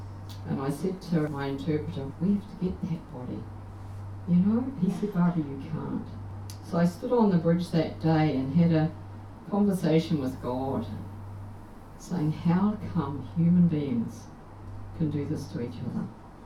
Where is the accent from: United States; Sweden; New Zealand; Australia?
New Zealand; I'm from New Zealand, but I've been working in the bush.